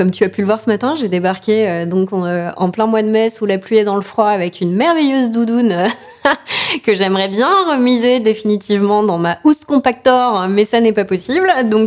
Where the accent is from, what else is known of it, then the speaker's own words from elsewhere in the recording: Albi, Occitanie, France; born there; je suis parisienne de cœur en réalité et pas de naissance. Ma famille est parisienne, mais mon père a trouvé son premier job à côté de Toulouse. Donc, je suis albigeoise, coming out régionale. mais j'ai pas d'autres racines que celle d'y être née